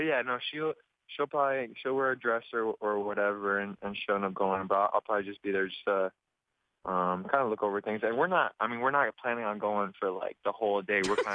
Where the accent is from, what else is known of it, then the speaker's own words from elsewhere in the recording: Toronto, Ontario, Canada; I mean, everyone knows I'm from Toronto